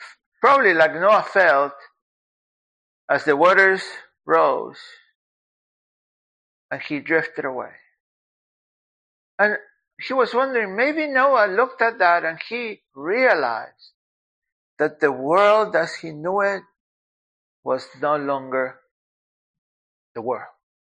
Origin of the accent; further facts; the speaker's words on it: Argentina; English is a second language; I grew up in Argentina, and the worst time was the time of siesta, because there's nothing to do.